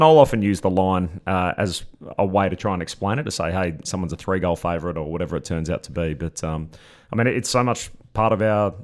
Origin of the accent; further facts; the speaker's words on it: Perth, Western Australia, Australia; I'm from Perth originally